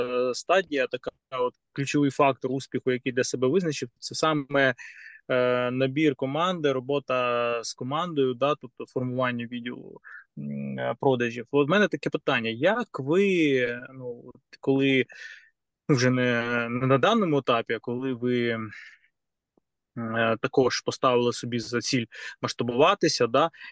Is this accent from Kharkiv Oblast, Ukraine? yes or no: no; Dnipro, Dnipropetrovsk Oblast, Ukraine; Я з Дніпра сам.